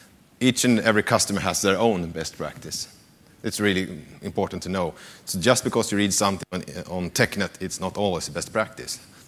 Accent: Sweden; I'm from Sweden. I work for a consultant company there.

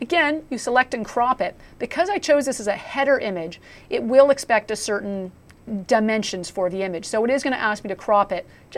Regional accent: Canada; I've got a nice little maple leaf to highlight I'm a Canadian.

